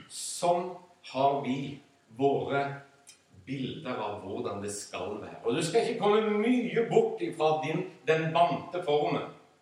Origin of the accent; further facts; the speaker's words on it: Sandnes, Rogaland, Norway; For å fortelle min egen troshistorie, så vokste jeg opp nede på Sandnes.